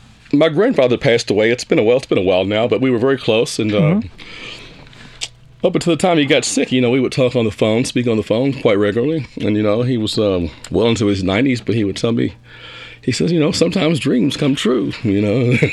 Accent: Louisville, Kentucky, United States; Then we did some other recording in my hometown of Louisville, some of it.

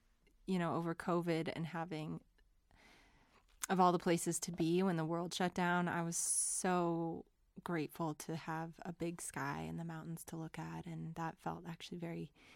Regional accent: Denver, Colorado, United States; I'm from Colorado. I grew up in Denver, and I always wanted to leave.

